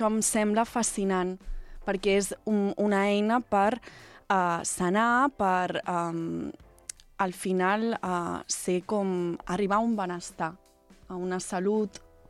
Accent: Sabadell, Catalonia, Spain; Sí, vinc de Sabadell.

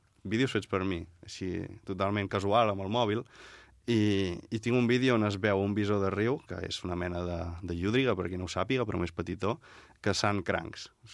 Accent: Sant Quintí de Mediona, Catalonia, Spain; de Sant Quintí de Mediona, al meu poble

